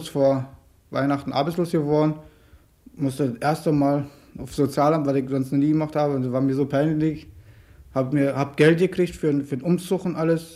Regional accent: Berlin, Germany; bin nicht aus Berlin, ich bin zugereist, 59 und bin in Spandau aber groß geworden

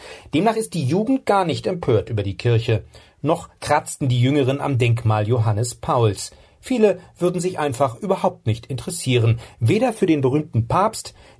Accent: Poland; als Bürger der Republik, als Elternteil, als Pole, dem auch an der religiösen Erziehung in unserer Gesellschaft liegt

